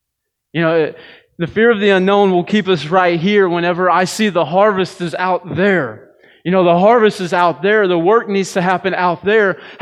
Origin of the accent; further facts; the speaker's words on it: Missouri, United States; now in Potosi, United States; I grew up in West County School District.